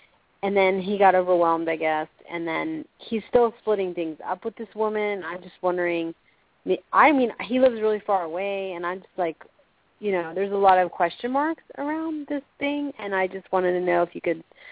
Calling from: Florida, United States; from Florida.

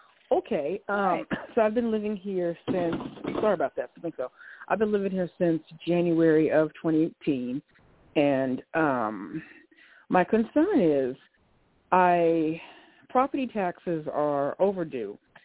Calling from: Lincoln City, Oregon, United States; I am calling from Lincoln City, Oregon.

